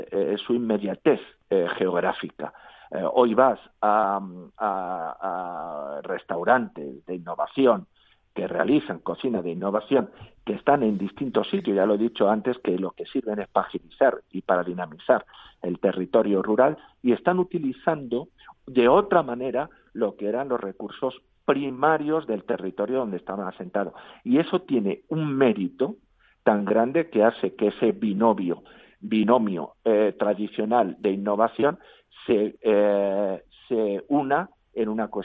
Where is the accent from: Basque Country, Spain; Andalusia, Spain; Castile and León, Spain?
Castile and León, Spain; Segovia; yo soy de Segovia, lo siento